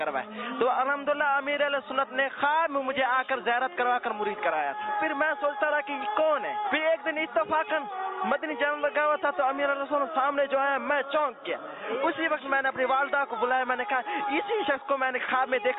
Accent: Bahar Khan, Balochistan, Pakistan; میں بہار خان سے آیا ہوں بلوچستان.

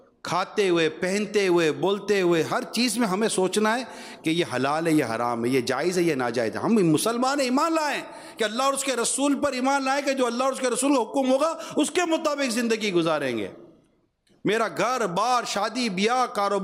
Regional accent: Pakistan; میں مسلمان ہوں، مجھے کیوں نہیں آتا، میں پاکستانی ہوں، میں بچپن سے روڈوں پہ چاہ رہا ہوں

